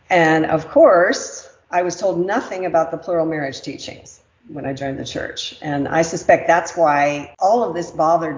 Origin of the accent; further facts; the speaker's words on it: California, United States; now in Southern Utah, United States; Southern California. We have moved from South Pasadena 3 years ago to Southern Utah.